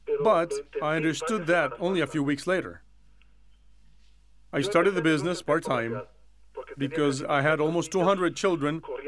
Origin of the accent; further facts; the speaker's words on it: Israel; English is a second language; now in Madrid, Spain; You can notice from my accent that I'm not Spanish, and I'm actually from Israel originally.